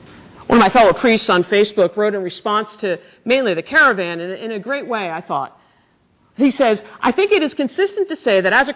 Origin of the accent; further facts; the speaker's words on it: United States; As you know, I am incredibly patriotic. I love being an American.